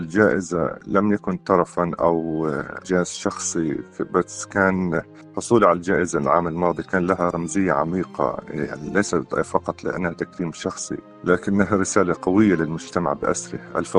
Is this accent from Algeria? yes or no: no; Gaza, Gaza Strip, Palestine; طبعا أنا ولدت وترعرعت في غزة ونشأت وتلقيت تعليم في مدارس غزة